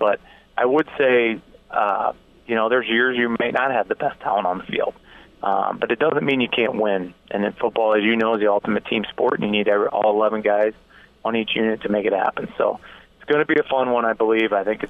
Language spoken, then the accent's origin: English; Nebraska, United States; And obviously growing up in Nebraska, I rooted for Kansas City as a kid a lot, and got to go down to Arrowhead as a fan as a young kid.